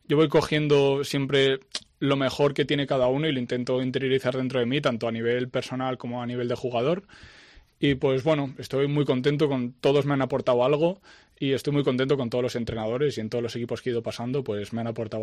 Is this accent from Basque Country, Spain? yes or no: no; Zaragoza, Aragon, Spain; que como has dicho, yo soy de Zaragoza